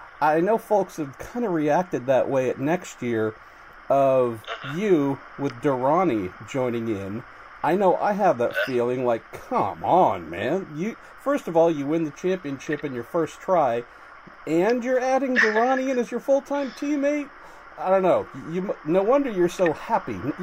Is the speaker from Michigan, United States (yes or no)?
no; California, United States; So my hometown or home area, Golden State Warriors, were the NBA champions